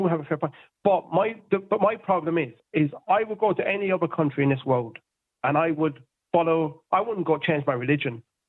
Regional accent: England, United Kingdom; I believe in my faith. I'm Catholic. I grew up in England most of my life, and I didn't know what a Catholic was because it wasn't taught in that country.

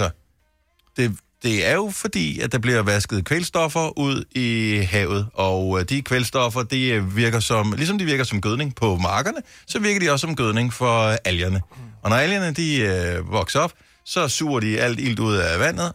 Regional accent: Bogense, Region of Southern Denmark, Denmark; jeg voksede op i Bogens ude ved molen

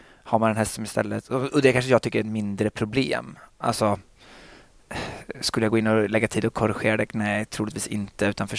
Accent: Gothenburg, Västra Götaland County, Sweden; För hemma i Göteborg så var jag ofta och tränade på morgonen.

